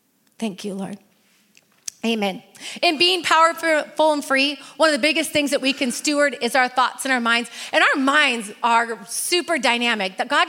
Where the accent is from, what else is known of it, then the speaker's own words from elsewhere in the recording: California, United States; I grew up in Northern California on the coast, and it rained all the time.